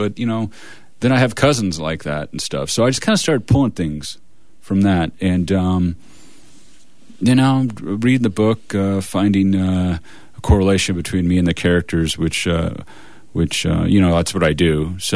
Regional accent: Montana, United States; we're from Montana.

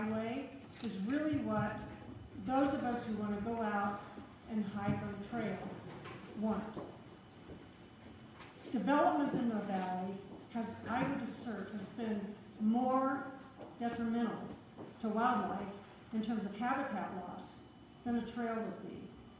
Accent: Paonia, Colorado, United States; now in Redstone, United States; I've lived in Redstone about 20 years, and before that I grew up over in Paonia.

